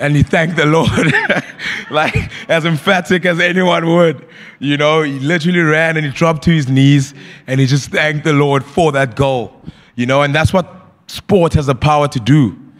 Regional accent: Bluewater Bay, Eastern Cape, South Africa; I knew the person that was representing Ubuntu was my best friend's dad that I grew up with in Bluewater Bay.

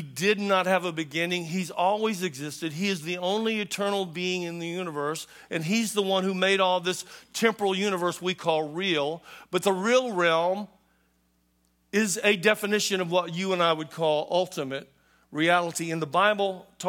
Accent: United States; And we come from America, and we got there

